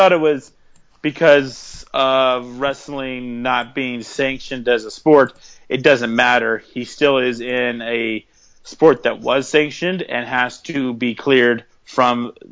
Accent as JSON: {"language": "English", "country": "Canada", "said": "We're Canadian. We're going to go for them by default."}